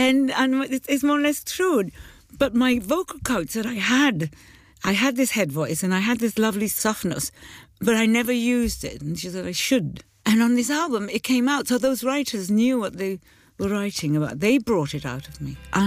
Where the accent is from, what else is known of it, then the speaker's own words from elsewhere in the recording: Cardiff, Wales, United Kingdom; because I'm from Tiger Bay, and that is terribly personal.